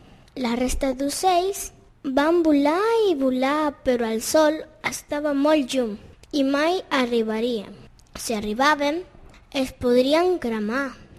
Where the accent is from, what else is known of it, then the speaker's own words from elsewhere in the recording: Colime, Ecuador; tinc 10 anys i faig cinquè de primària. Soc de l'Equador. El meu poble es diu Colime.